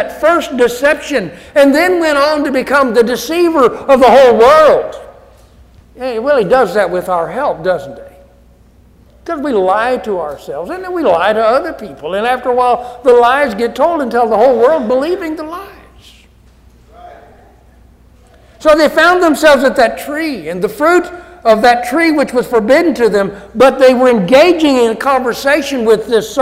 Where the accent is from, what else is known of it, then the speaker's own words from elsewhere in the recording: Kansas, United States; moved away; also born or lived in California / Philippines; We used to tell people we're from Kansas when we lived in California or the Philippines or whatever. We're from Kansas.